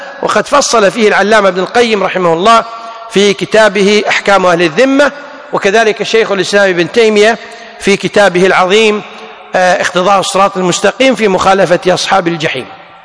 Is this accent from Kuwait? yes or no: yes; Kuwait; وعندنا في الكويت